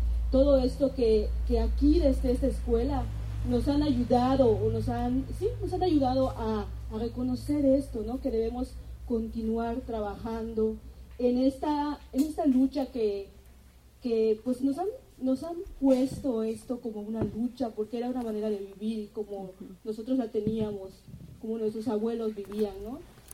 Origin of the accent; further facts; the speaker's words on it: Peto, Yucatán, Mexico; Creo que es el lugar de donde vengo, de Peto, Yucatán.